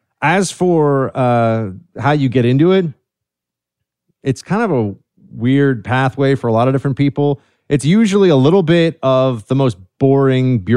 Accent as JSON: {"language": "English", "town": "New York City", "region": "New York", "country": "United States", "tie": "born or raised there", "said": "I'm from New York City, man. Born and raised here."}